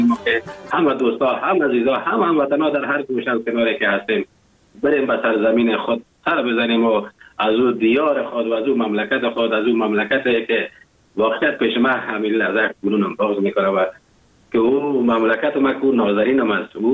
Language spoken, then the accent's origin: Persian; Afghanistan; now in Germany; وقتی که من اروپا آمدم آلمان آمدم